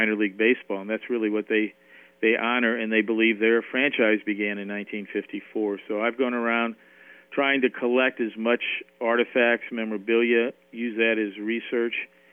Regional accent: St. Louis, Missouri, United States; Well, I grew up in St. Louis, and I had awareness of baseball.

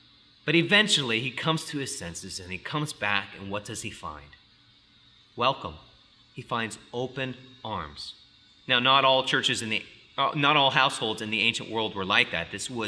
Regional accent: United States; That's because I grew up in the West. I grew up in American society, perhaps the most individualistic culture that history has ever produced.

